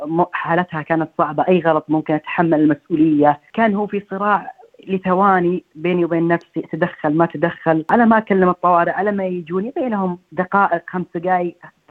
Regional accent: Riyadh, Riyadh Province, Saudi Arabia; now in Australia; أنا من مدينة الرياض، جيت أستراليا عام 2017 تقريبا في نهاية 2017، بديت تمريض في 2018.

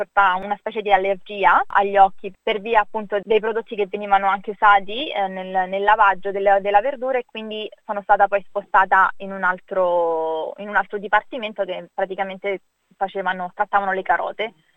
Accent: Rome, Lazio, Italy; moved away; Poi io vengo da Roma, mi spiace, sono un po' di parte, ma a me manca proprio Roma, a me manca la mia città

